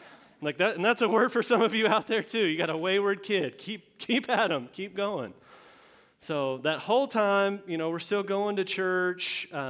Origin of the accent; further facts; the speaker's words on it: Texas, United States; So I am from Texas, born and raised, whole life there.